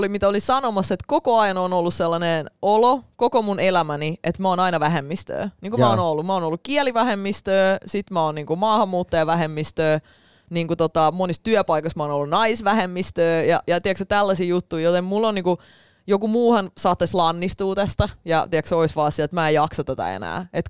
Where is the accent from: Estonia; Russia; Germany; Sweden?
Estonia; Narva, Ida-Viru County; now in Finland; vuonna 97, kun muutettiin Suomeen, me asuttiin Narvassa, joka on niinku itäisin paikka koko Virossa.